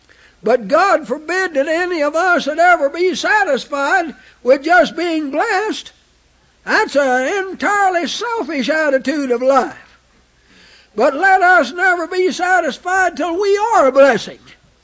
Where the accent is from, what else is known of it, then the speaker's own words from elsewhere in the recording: California, United States; And I was from California and used to paying everybody for everything they did in California.